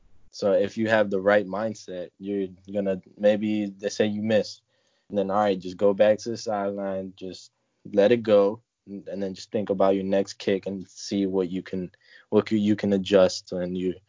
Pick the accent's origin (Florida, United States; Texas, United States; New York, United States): Florida, United States; Miami; It was pretty much a dream come true, you know, because like it's my hometown team.